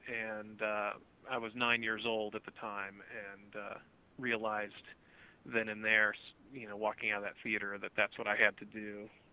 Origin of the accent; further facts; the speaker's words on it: Colorado, United States; born there; also born or lived in California / New York / Nebraska / Hawaii; So I was born in Colorado and subsequently lived in California, New York, Nebraska, Hawaii, Virginia, and back to Colorado.